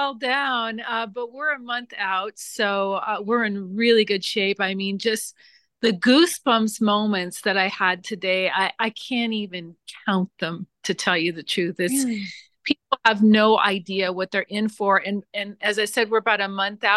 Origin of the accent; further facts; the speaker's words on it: Las Vegas, Nevada, United States; I grew up in Las Vegas, and we had programs here where you could actually get a lot of your credits out of the way before your senior year